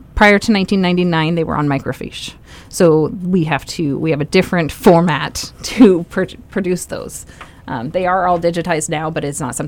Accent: Bridgeville, United States; I grew up in a very rural community, and most of my ballots were, I grew up in Bridgeville.

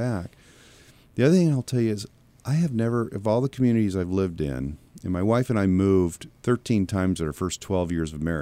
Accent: Eugene, Oregon, United States; I grew up in Eugene, Oregon, beautiful city. It's a wonderful place. Of all of my high school friends that I'm still in touch with, none of us live in Eugene.

